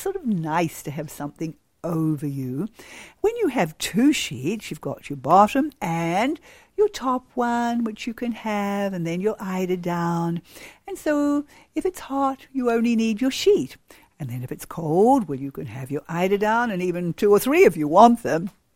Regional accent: New Zealand; Because we come from New Zealand, sheepskins were very readily available

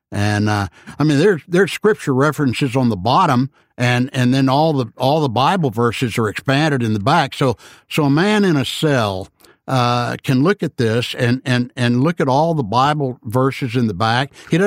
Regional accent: Alice, Texas, United States; I'm a roughneck from Alice, Texas.

